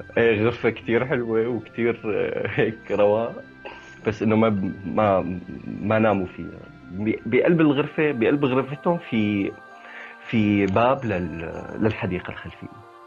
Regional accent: Deir ez-Zor, Deir ez-Zor Governorate, Syria; also born or lived in Saudi Arabia; أنا ولدت بالسعودية في خطر إنك تكون تلعب بالشارع أو تلعب بالحارة لأنه أنت غريب, أنت أجنبي مثل ما تسمى.

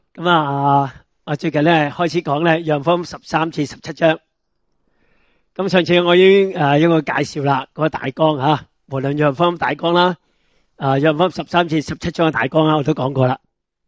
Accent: China; 咁其实同我中国人咧以前嘅教育啊

